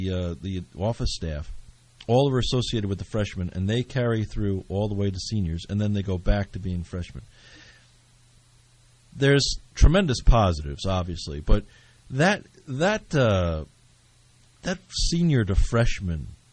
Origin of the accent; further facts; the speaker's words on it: Parsippany, New Jersey, United States; Ironically, I grew up in Parsippany, and I was hired as a music teacher in Parsippany.